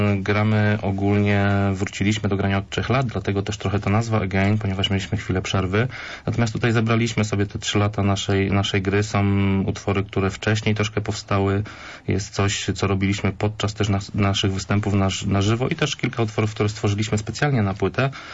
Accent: Krotoszyn, Greater Poland Voivodeship, Poland; Tak, pochodzimy z Krotoszyna

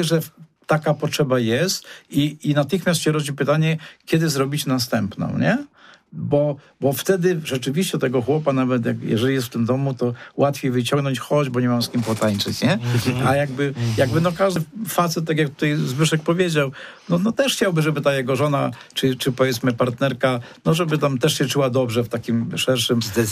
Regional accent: Witkowo, Greater Poland Voivodeship, Poland; Ja się mieszkałem jako dziecko w Witkowie

